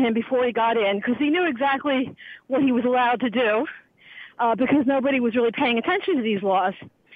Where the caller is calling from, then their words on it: New York City, New York, United States; I'm live from Central Park. It's gorgeous here.